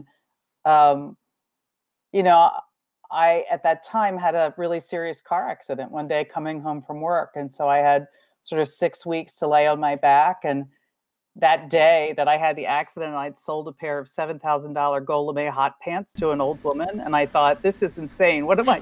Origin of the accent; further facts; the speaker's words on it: Baltimore, Maryland, United States; But I was born and raised in Baltimore, and I just moved back here after being gone for 30 years because I am one of eight children.